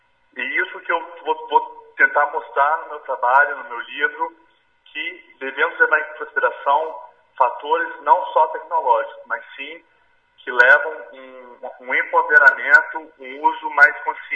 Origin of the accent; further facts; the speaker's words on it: Vitória, Espírito Santo, Brazil; Vitória é minha cidade natal, sou aqui de Vitória, sou capixaba.